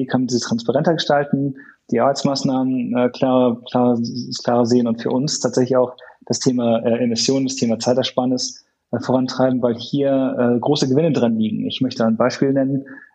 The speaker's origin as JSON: {"language": "German", "region": "Hamburg", "country": "Germany", "said": "ich komme ursprünglich aus Hamburg"}